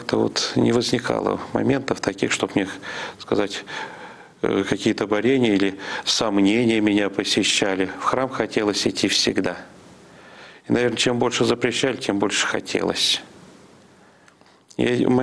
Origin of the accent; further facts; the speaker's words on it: Tomsk, Tomsk Oblast, Russia; в Томске я родился, и в Томске было всего два действующих храма. Вот я вырос в Петропавловском соборе города Томска.